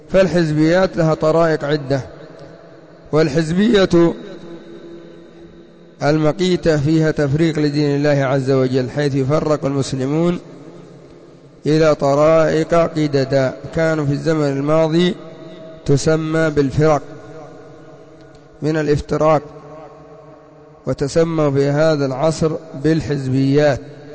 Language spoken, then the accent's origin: Arabic; Yemen; وعندنا في اليمن الحوثية ومن إليهم